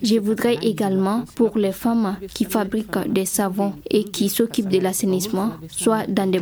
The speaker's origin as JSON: {"language": "French", "country": "Mali", "said": "Que nous soyons riches ou pauvres, nous sommes tous des Maliens"}